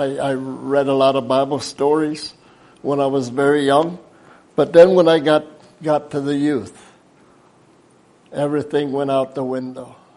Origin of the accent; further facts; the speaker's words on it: Belleville, Pennsylvania, United States; I come from Belleville, Pennsylvania, a little small community of Amish. It's boxed in kind of with mountains.